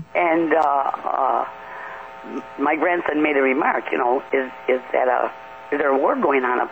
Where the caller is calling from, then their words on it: New York, United States; from New York.